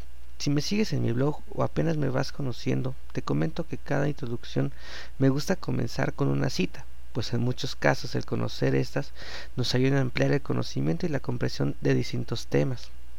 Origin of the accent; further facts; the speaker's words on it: Mexico City, Mexico; born there; Nací en 1981 en la Ciudad de México.